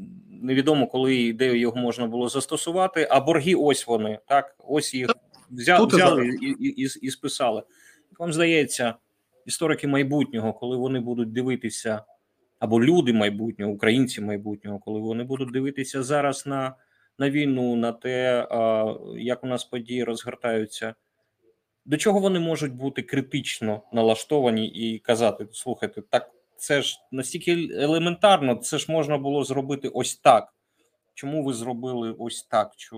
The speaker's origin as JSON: {"language": "Ukrainian", "town": "Zaporizhzhia", "region": "Zaporizhzhia Oblast", "country": "Ukraine", "said": "Я теж з Запоріжжя."}